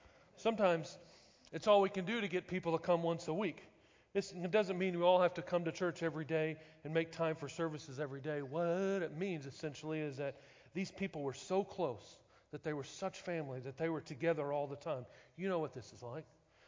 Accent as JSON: {"language": "English", "town": "Oklahoma City", "region": "Oklahoma", "country": "United States", "said": "I'm from Oklahoma City originally. I was still new to the area."}